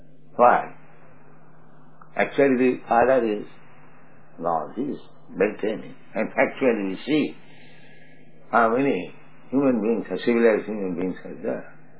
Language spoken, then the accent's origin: English; India; So many people, they say, India is starving. I am Indian, I never see any man starving and die.